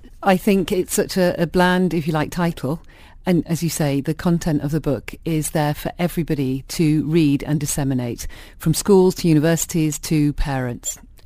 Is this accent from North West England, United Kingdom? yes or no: yes; Manchester, North West England, United Kingdom; although Irish, I was brought up in Manchester